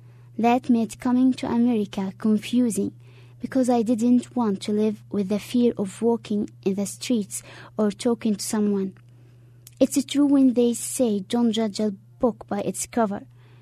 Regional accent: Palestine; English is a second language; now in United States; I'm from Palestine. I'm 20 years old.

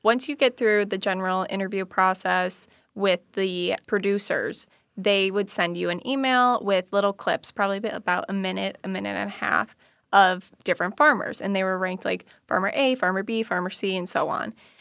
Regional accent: Madison, Wisconsin, United States; So I'm from Madison, Wisconsin. That's where I was raised, and I moved back there after graduating college.

